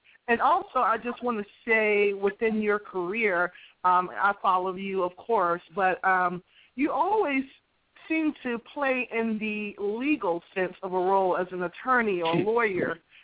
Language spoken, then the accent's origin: English; Boston, Massachusetts, United States; I'm from Boston, but, you know, they were like, oh, that's great. Your father was Jamaican and Cape Verdean and Iroquois Indian.